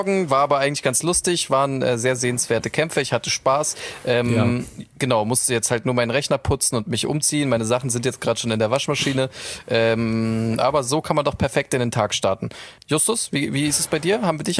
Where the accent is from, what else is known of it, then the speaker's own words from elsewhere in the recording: Munich, Bavaria, Germany; Ja, ich bin aus München.